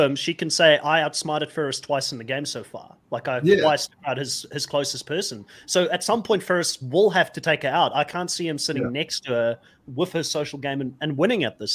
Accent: South Africa; being a South African, like, we grew up on, like, red meat and steak, you know?

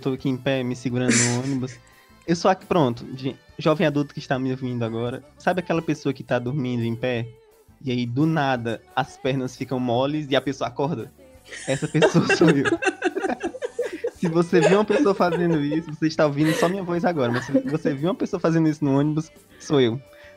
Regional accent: Fortaleza, Ceará, Brazil; nós aqui em Fortaleza estamos passando um momento difícil

